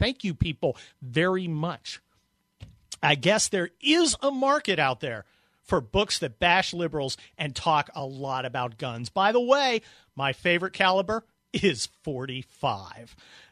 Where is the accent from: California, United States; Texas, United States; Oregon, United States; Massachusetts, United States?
California, United States; I'm a Californian. I'm out on the West Coast, so I'm giving you that dynamic perspective from the Pacific.